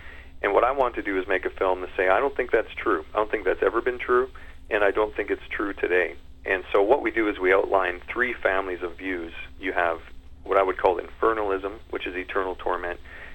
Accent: Foam Lake, Saskatchewan, Canada; I came home from Bible camp, and I was on the farm in Foam Lake, and I remember looking out at my family working in the garden one evening

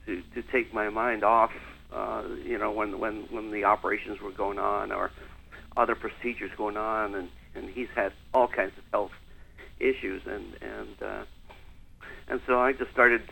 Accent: Wales, United Kingdom; born there; And I was born in Wales, and Wales is a land of myth, magic, legend.

